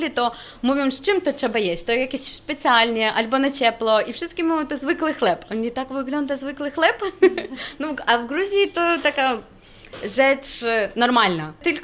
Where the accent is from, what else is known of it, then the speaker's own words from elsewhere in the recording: Ukraine; Polish is a second language; now in Poland; na przykład ja jestem z Ukrainy